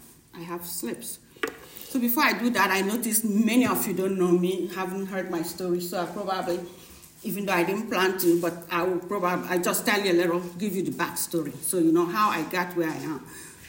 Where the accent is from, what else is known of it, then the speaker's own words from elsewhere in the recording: Nigeria; now in United States; I'm Nigerian, by the way, I'm American, but also Nigerian, I'm a Nigerian.